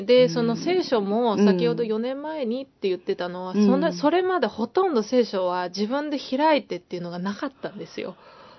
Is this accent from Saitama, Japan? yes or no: yes; Saitama, Japan; also born or lived in Osaka; 大阪で生まれて、はい、そして、2000年ぐらいかな、小学校4年生でその時ぐらいから、こっちの埼玉の方、関東の方に、はい、引っ越してきましたね。